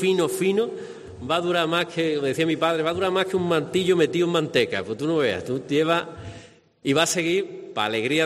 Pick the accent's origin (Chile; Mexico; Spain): Spain; Andalusia; representa también una parte de nuestros valores como andaluz.